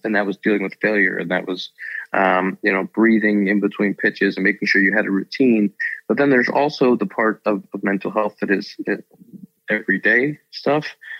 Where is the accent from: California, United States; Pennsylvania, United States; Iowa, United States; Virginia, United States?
Pennsylvania, United States; Pittsburgh; when you grow up in a city, like I grew up in Pittsburgh